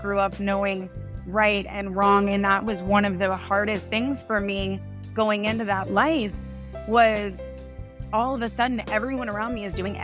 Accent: Texas, United States; My husband and I both have very similar backgrounds. We're both from Texas, from two of the most probably affluent zip codes in the state of Texas.

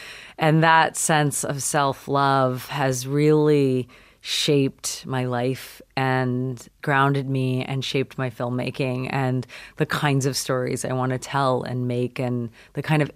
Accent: London, Ontario, Canada; born there; I was born in Canada, in Ontario, London, Ontario, home of Ryan Gosling.

